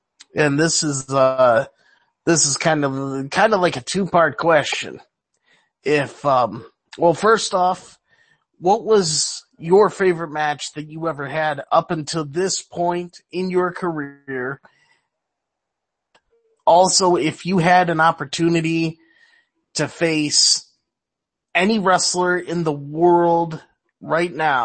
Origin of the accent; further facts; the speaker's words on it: Cleveland, Ohio, United States; because I'm from Cleveland, Ohio.